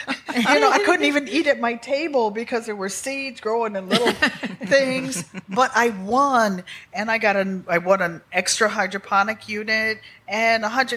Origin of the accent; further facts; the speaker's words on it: North Carolina, United States; now in Connecticut, United States; I told the story about I came to Connecticut from North Carolina.